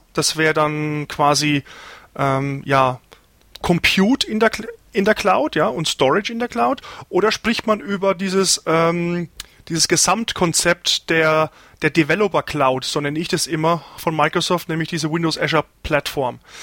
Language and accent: German; Germany; Also, ja, wirklich, wir als Deutsche, wir könnten uns das eigentlich am besten merken, wenn wir so ans südhessische Ärger denken, ne?